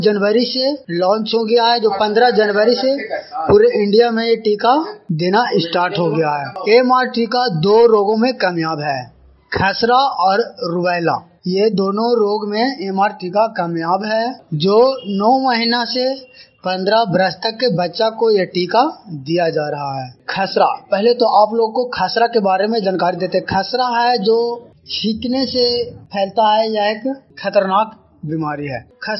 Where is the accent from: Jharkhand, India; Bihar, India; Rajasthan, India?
Bihar, India; Mohanpur; मैं नगरनौसा प्रखंड ग्राम मोहनपुर का रहने वाला हूं।